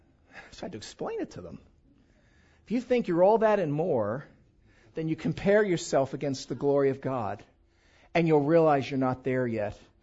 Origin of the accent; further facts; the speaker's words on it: East Coast, United States; You know that I was raised on the East Coast. You can probably tell, can't you? Little New York in me.